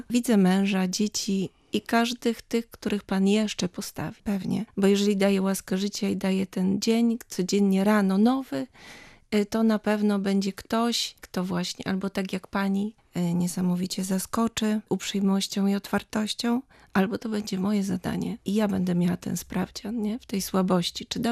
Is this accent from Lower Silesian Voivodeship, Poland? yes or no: yes; Wrocław, Lower Silesian Voivodeship, Poland; My w ogóle jesteśmy wrocławianie z mężem z urodzenia. Tam kończyłam też liceum sióstr Urszulanek.